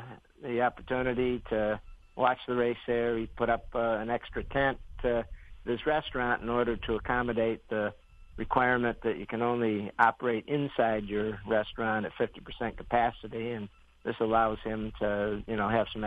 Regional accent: Saratoga Springs, New York, United States; It was, and now we've got one more coming up in my hometown, Saratoga Springs, where I've lived 35 years.

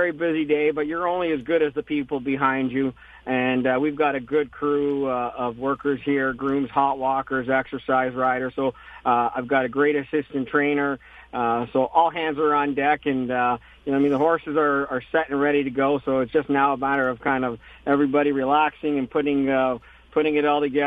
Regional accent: Canada; born or raised there

